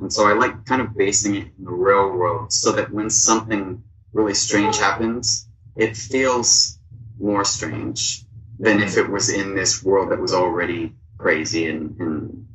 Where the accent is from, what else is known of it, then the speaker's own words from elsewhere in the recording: California, United States; moved away as an adult; also born or lived in Japan; I went to a very small school in San Diego. I'm from Southern California.